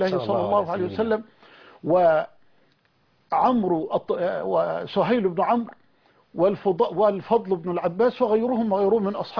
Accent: Egypt; بلدنا مصر

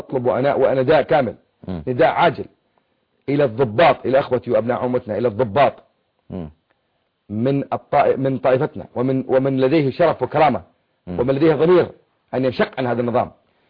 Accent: Quneitra Governorate, Syria; وانا ابن الجولان

